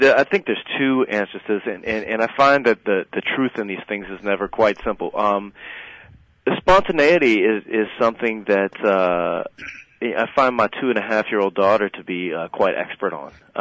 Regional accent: Virginia, United States; also born or lived in Massachusetts; Yeah, I grew up in Virginia most of my life after I moved from Massachusetts, and it was back and forth to D.C. a lot too.

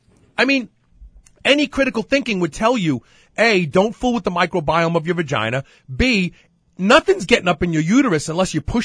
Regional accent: East Coast, United States; I would say New England just because I'm from the East Coast.

